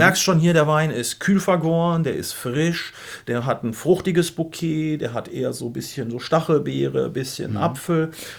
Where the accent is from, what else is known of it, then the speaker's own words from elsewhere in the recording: Gütersloh, North Rhine-Westphalia, Germany; Gibt auch welche, die sagen so aus Gütersloh, sage ich mal aus meiner Heimat, die würden sagen, oh, der ölt aber gut.